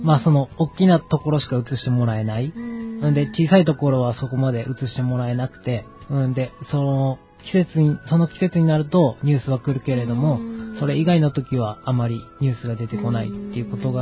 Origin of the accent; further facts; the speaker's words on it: Takarazuka, Hyogo, Japan; now in Ishinomaki, Japan; 兵庫県の宝塚市になります。